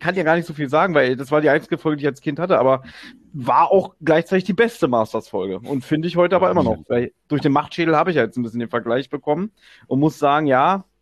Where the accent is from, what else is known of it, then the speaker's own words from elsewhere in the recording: Berlin, Germany; ich bin Berliner